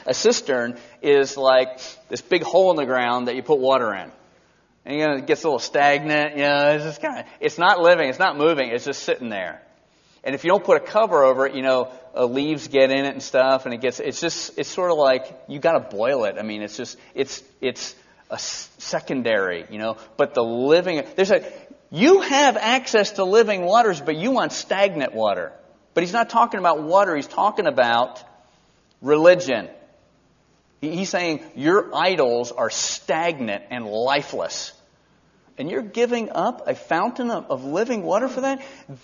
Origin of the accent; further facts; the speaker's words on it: Georgia, United States; I grew up in South Georgia. They used to deliver milk to our house.